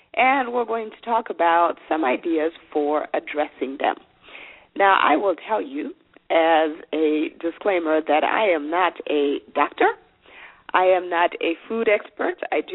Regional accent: Zimbabwe; first language Shona; English is a second language; I called my grandmother Mbuya. That's my native language, which is Shona. That's what grandmother is in Shona.

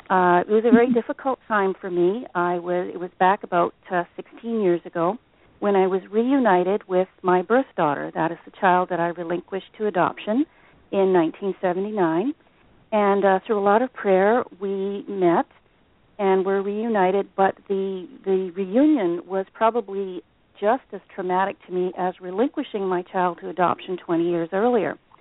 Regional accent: Northern Ireland, United Kingdom; I grew up, I was born in the British Isles in Northern Ireland, and so I grew up reading novels that were set in British colonial India.

